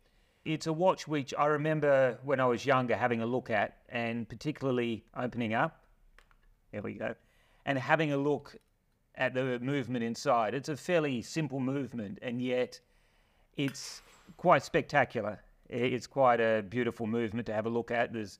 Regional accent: Adelaide, South Australia, Australia; But I'm originally from Adelaide.

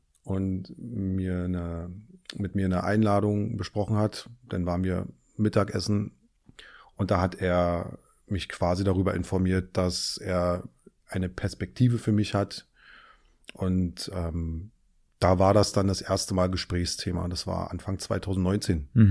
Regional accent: Berlin, Germany; Ich bin gebürtiger Berliner. Bin im Osten der Stadt aufgewachsen und mit Mitte 20 quasi dann in den Westen gezogen und lebe aktuell in Charlottenburg und fühle mich da auch sehr wohl, ja.

